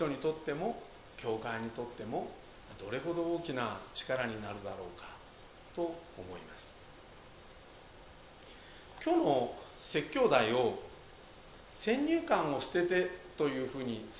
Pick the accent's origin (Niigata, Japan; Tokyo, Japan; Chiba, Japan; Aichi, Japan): Aichi, Japan; Kisogawa; 私は木曽川町という町で生まれました。今市町村合併して一宮市になってしまいましたが、